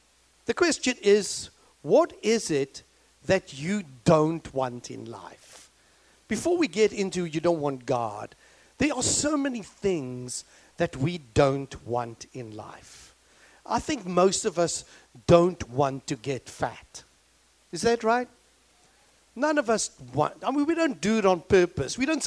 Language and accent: English; Philippines; because I'm Filipino. Because in the Philippines, you put an H in everything.